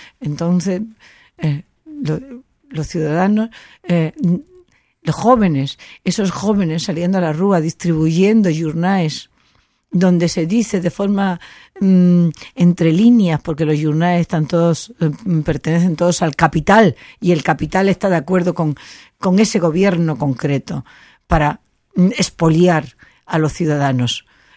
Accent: Spain; Yo soy una española como de Felipe II

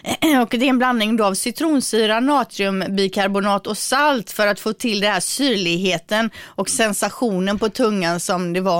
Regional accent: Kalmar, Kalmar County, Sweden; Kalmar, jag kommer från Kalmar också.

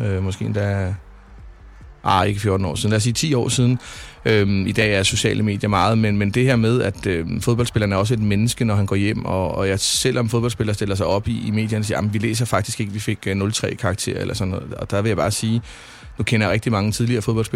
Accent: Brøndby, Capital Region of Denmark, Denmark; Jeg voksede op i Gildhøj. Der er vel ikke næppe en fodboldspiller i Brøndby, der har boet tættere på stadion, end jeg har.

